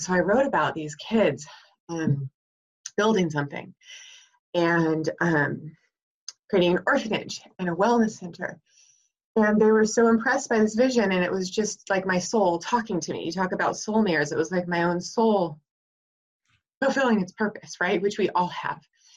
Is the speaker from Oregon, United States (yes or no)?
yes; Oregon, United States; moved away as an adult; now in Los Angeles, United States; So I moved from Oregon to LA, Los Angeles, California, and I got to college, and I hated it.